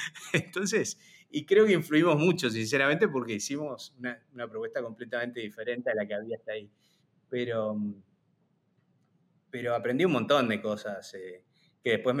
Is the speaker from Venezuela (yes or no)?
no; Corrientes, Argentina; como de chico vivía en Corrientes